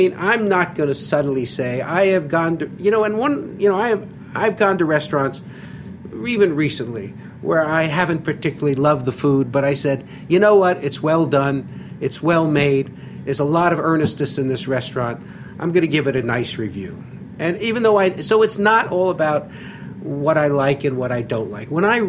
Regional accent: Philadelphia, Pennsylvania, United States; And I'm from Philadelphia, where everybody rips everything.

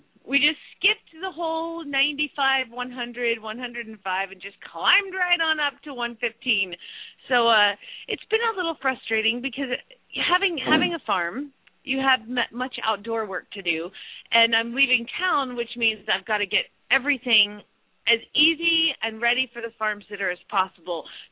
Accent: Phoenix, Arizona, United States; from Phoenix, Arizona

